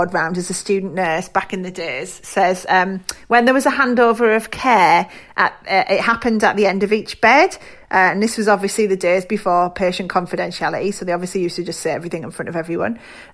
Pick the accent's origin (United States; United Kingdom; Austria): United Kingdom; Middlesbrough, North East England; accent: Middlesbrough; Aye, my accent's not Geordie, man. Man's Borough.